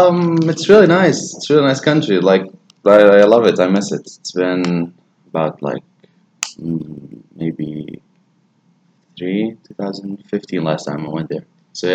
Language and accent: English; Irbid, Irbid Governorate, Jordan; English is a second language; I'm from Jordan.